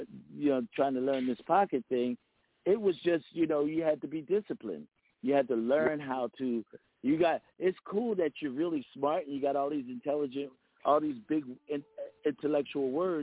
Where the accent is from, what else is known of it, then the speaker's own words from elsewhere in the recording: East Coast, United States; it's so weird because I'm from the East Coast, but my whole career has been on the West Coast